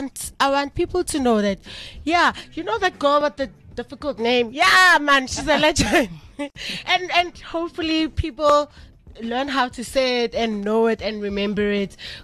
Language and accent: English; South Africa; I'm South African. So Nigerians, if you're listening, I'm a Saudi girl, like for real. I'm Zulu. And some South African people, I'm Zulu.